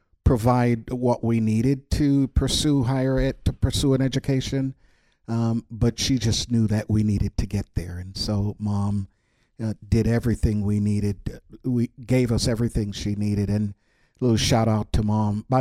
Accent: Brooklyn, New York, United States; also born or lived in Jamaica; So, I was born in Jamaica, island of Jamaica. Grew up in Brooklyn, New York. Came to this country with my mom, who at the time only had an eighth grade education.

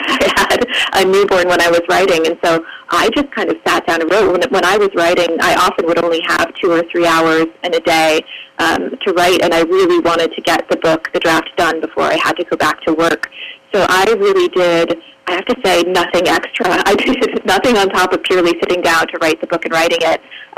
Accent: New England, United States; a lot of people that I grew up with in New England were just a lot, I don't know if it's something to do with the climate, with it being very cold, but there was this sort of flinty hardness.

